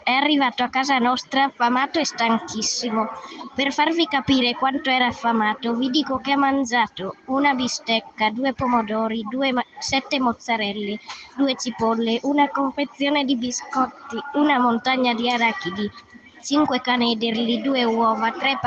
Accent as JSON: {"language": "Italian", "town": "Voltago Agordino", "region": "Veneto", "country": "Italy", "said": "Da Voltago."}